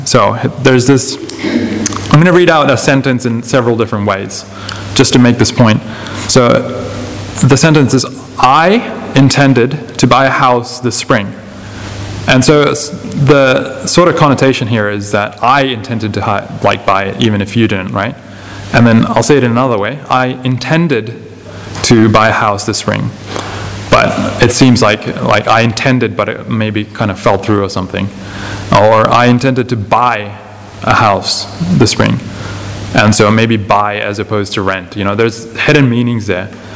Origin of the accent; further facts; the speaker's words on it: India; first language Malayalam; English is a second language; moved away; We come from India, and Charles and my brother, he's not here, we grew up speaking Malayalam, and then we kind of just started just speaking English when we came here.